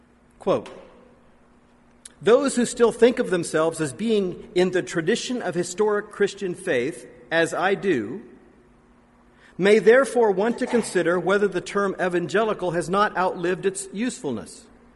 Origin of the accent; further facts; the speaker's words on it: Indiana, United States; my own homeland of the United States of America, even in my home state of Indiana, where they've lived for 3 years, 25 miles away from where I was born?